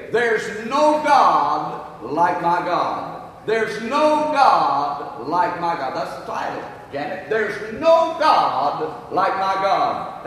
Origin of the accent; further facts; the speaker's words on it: Georgia, United States; Can't you tell I'm from Georgia? Amen. We don't know any better up there or down.